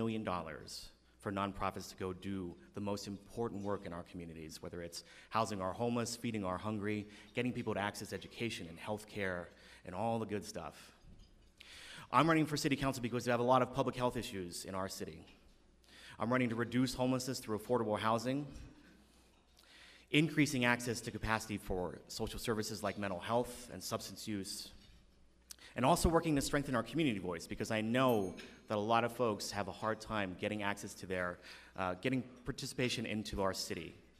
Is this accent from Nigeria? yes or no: no; Philippines; now in Albuquerque, United States; I'm a Filipino immigrant. I've worked here in Albuquerque in the nonprofit sector for over 10 years